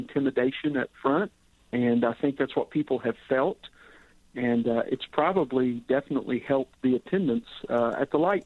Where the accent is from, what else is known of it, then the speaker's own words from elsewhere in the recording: Arkansas, United States; my hometown, where I actually grew up in Arkansas, had a very similar situation.